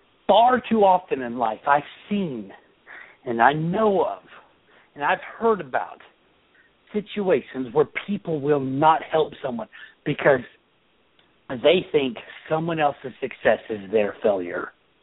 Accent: Oklahoma, United States; I'm from Oklahoma.

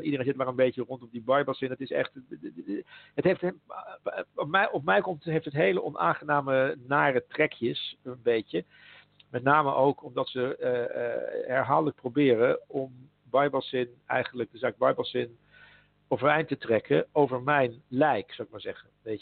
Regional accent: Netherlands; Godverdomme, ik ben een Nederlander.

